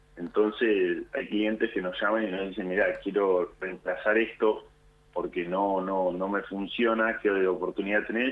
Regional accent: Huinca Renancó, Córdoba, Argentina; Yo soy de Córdoba, de un pueblito de Huinca, Renancó se llama.

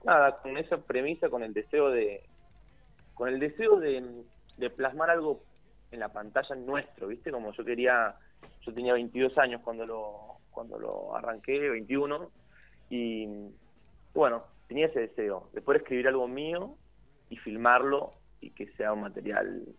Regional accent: Río Cuarto, Córdoba, Argentina; Yo soy de Córdoba, de Río Cuarto.

